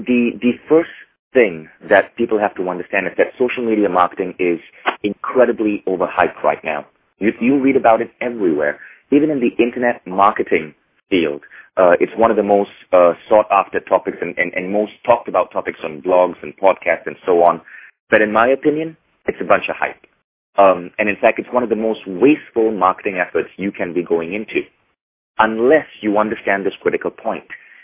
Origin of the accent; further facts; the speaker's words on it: Malaysia; me and my business partner, he was European, I was Malaysian